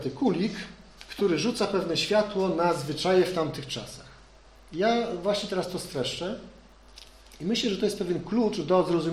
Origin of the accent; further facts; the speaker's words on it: Gdańsk, Pomeranian Voivodeship, Poland; now in Wrocław, Poland; tam, gdzie ja jestem, z Gdańska, tam w ogóle nie miało to znaczenia. Czy teraz we Wrocławiu?